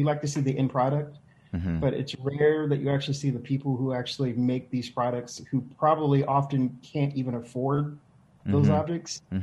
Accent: Rust Belt, United States; Well, so growing up in the Rust Belt, I mean, the Rust Belt really isn't the mecca for fine art.

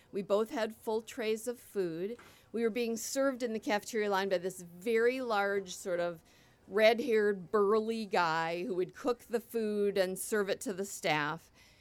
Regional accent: Michigan, United States; I am from the Upper Peninsula, and I was raised in the 50s and the 60s.

